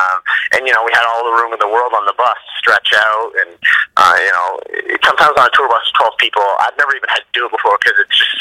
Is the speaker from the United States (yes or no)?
no; Canada; And if and when they do find out we're Canadian